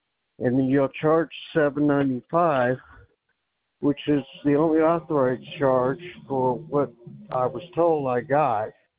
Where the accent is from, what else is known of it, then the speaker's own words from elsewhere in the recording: the South, United States; I was raised in the South, so I will gladly speak to your supervisor, Miss Madison.